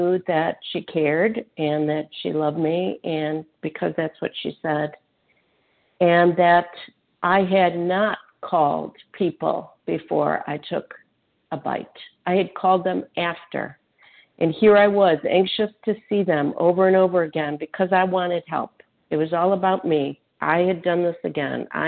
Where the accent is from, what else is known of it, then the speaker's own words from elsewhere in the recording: Illinois, United States; I'm from Illinois.